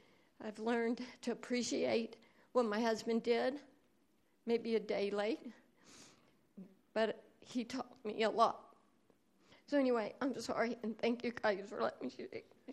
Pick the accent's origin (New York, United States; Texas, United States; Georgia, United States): Texas, United States; I'm from Texas. But I lived here for 20 years